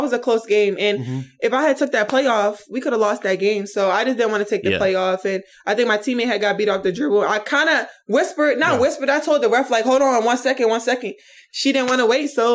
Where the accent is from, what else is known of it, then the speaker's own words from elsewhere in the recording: Baltimore, Maryland, United States; Growing up in Baltimore, playing outside, just being able to be so competitive.